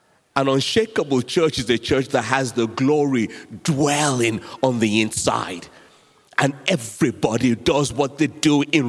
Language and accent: English; Nigeria; I'm a Nigerian.